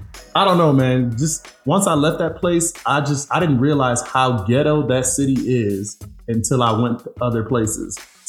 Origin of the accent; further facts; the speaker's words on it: Rochester, New York, United States; You know, I'm actually from Rochester, New York.